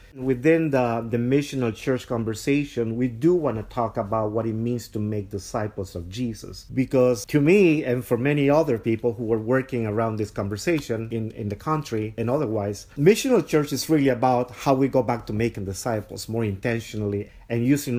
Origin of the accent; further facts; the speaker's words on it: Tegucigalpa, Francisco Morazán, Honduras; moved away as an adult; now in United States; I'm originally from Honduras. I was born in Tegucigalpa, the capital city of Honduras, and came to the U.S. as a missionary in 1994 with my wife to do work among Latino communities in the USA.